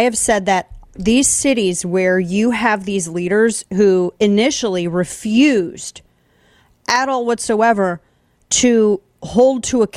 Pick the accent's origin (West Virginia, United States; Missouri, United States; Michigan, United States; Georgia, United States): Missouri, United States; St. Louis; my hometown of St. Louis, where they had a Republican mayor in the city back in the 60s.